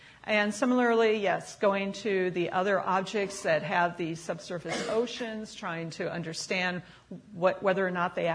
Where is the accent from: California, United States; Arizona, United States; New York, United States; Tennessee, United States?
Arizona, United States; Flagstaff; I'm from Flagstaff, where Pluto was discovered, so we still call it a planet